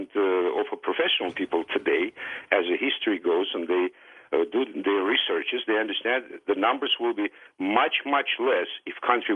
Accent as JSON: {"language": "English", "country": "Russia", "lives_now": "United States", "said": "I am from Russia."}